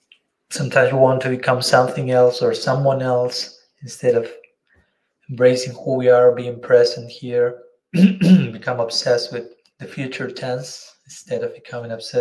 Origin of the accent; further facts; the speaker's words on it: Argentina; first language Spanish; English is a second language; I'm from Argentina, as you know, so my native language is native tongue, is Spanish.